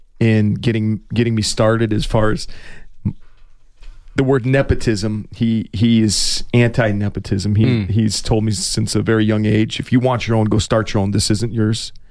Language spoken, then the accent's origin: English; Tucson, Arizona, United States; I think just from being a native Tucsonan and being somewhat sheltered, I grew up in Reddington Pass. There weren't many kids out there